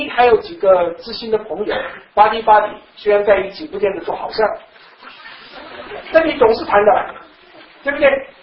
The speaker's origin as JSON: {"language": "Chinese", "country": "China", "said": "我们中国人对上帝的观对地狱的观念"}